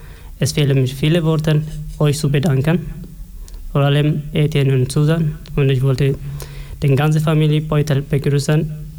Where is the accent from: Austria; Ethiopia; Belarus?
Ethiopia; Robe, Oromia; ich bin in der Stadt geboren und dorthin aufgewachsen. Den heißt Balerobe. Mhm. Aber ich bin etwa 17 Kilometer entfernt von Balerobe.